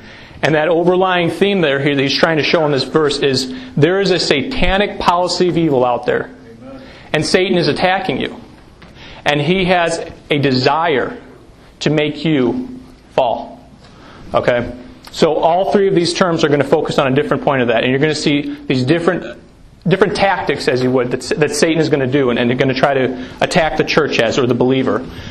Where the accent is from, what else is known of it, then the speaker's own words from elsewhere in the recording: Chicago, Illinois, United States; As Ed said, I'm from Chicago, Illinois.